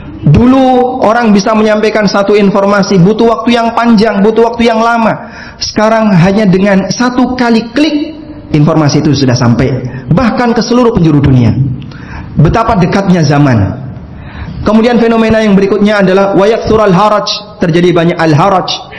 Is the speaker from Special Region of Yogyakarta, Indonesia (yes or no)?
yes; Yogyakarta, Special Region of Yogyakarta, Indonesia; Saya bicara di Surabaya dan saya dari Jogja.